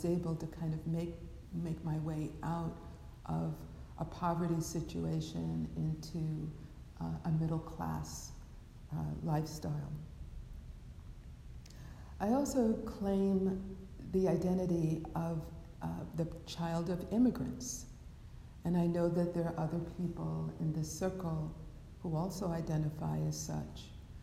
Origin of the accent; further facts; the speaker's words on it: Brooklyn, New York, United States; So growing up in Brooklyn, I had no intention of being a Dharma teacher, Dharma anything.